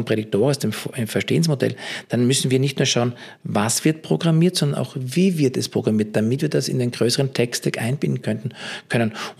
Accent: Austria; ich bin Österreicher

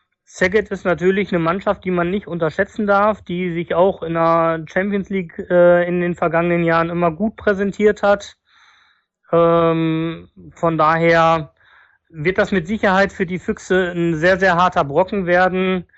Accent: Cologne, North Rhine-Westphalia, Germany; Alles bloß nicht nach Düsseldorf, wäre mein Vorschlag als Kölner.

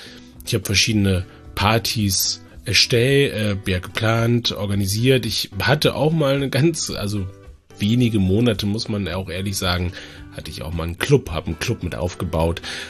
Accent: Bremen, Germany; also born or lived in Dresden / Hamburg; Ich habe Bremen ist im Grunde ja so meine Heimat. Ich habe auch in Dresden und Hamburg gelebt

